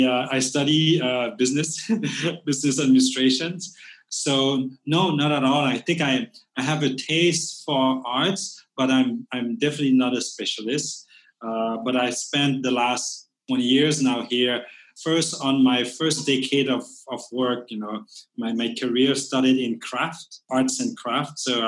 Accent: Canada; first language French; English is a second language; moved away as an adult; also born or lived in Thailand; now in Cambodia; refugee camp in Thailand at the age of 3, I was uprooted, lived in Canada, grew up French speaking. So my first language is really French. And then decided to come back here 22 years ago. In fact, my youth has been in Canada and my adult life here in Cambodia.

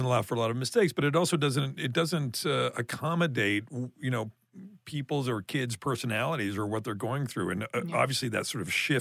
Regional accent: Canada; I'm Canadian, but also very fairly, I guess, waspy background.

